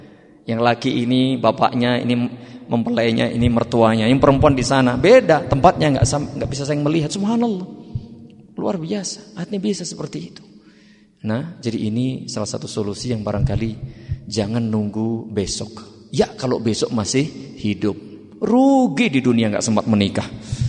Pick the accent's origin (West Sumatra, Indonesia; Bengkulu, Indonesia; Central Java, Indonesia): Central Java, Indonesia; Wonogiri; perselingkuhan terjadi di daerah saya, asal saya dari Wonogiri.